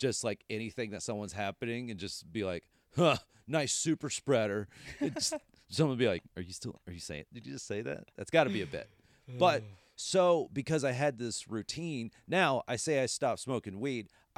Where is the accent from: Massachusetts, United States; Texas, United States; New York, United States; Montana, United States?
Texas, United States; One, being a Texan baseball fan, I was like, oh, I got to get this.